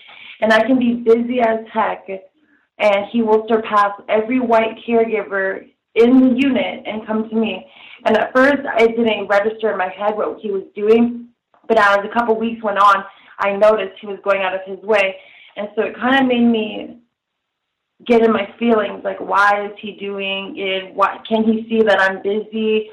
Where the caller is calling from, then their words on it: Bothell, Washington, United States; Hi, I'm calling from Bothell, Washington.